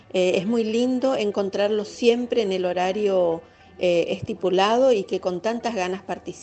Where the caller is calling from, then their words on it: Resistencia, Chaco, Argentina; de Resistencia, Chaco.